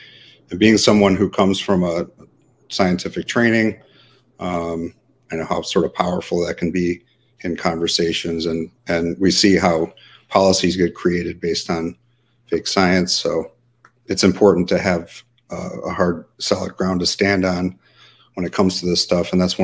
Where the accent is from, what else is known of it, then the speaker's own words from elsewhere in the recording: Downers Grove, Illinois, United States; I'm from Illinois. I grew up in Illinois. I was born in the western suburbs, grew up in Downers Grove, Illinois.